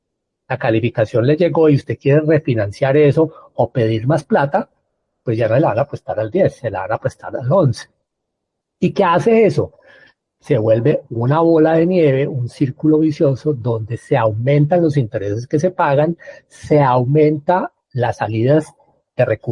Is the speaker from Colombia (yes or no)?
yes; Colombia; los que pagamos los impuestos, somos los colombianos